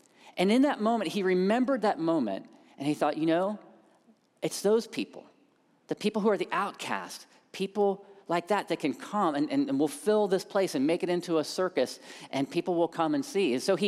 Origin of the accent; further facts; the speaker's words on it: Columbus, Ohio, United States; I grew up in a very big family. I'm the youngest of six. My wife is an only child. I grew up in Columbus.